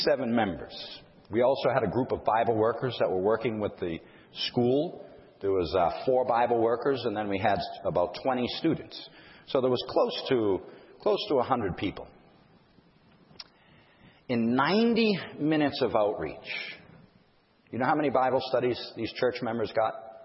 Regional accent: Massachusetts, United States; I'm from Massachusetts. Oh, it's New England.

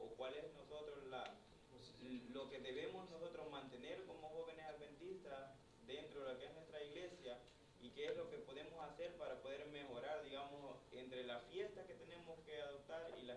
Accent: El Salvador; moved away; yo soy salvadoreño.

